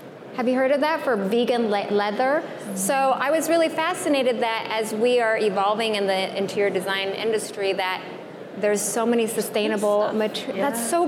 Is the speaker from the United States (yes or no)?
yes; Pacific Northwest, United States; But yes, I'm from the Pacific Northwest.